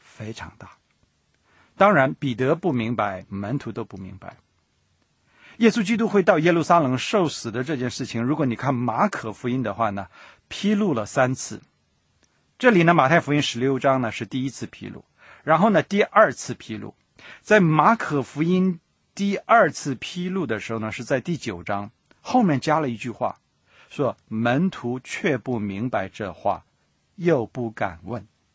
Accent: Shandong, China; 我是山东人，我常觉得山东人呢很直啊，

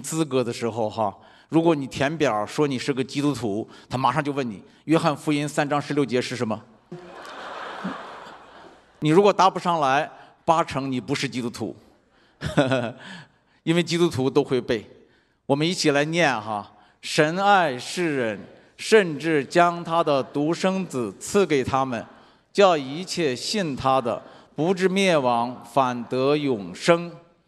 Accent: China; 我在这个中国长大，从小受的教育是爱憎分明，敌我分明。

